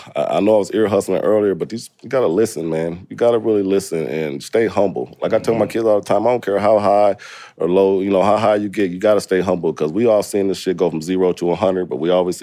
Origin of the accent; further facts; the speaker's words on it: Indiana, United States; But in Indiana, we don't have a sound, so we flirt with everything.